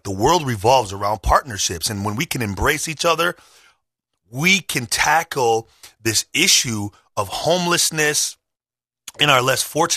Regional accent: Minneapolis, Minnesota, United States; I grew up in Minneapolis, Minnesota early in my life.

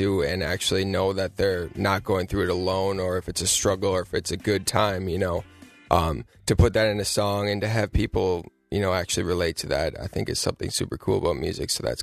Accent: Fall Creek, Wisconsin, United States; Yeah, so I grew up in Fall Creek, Wisconsin. I went to high school there, and I graduated in 2015 and decided to forego college and just pursue this music dream that I had

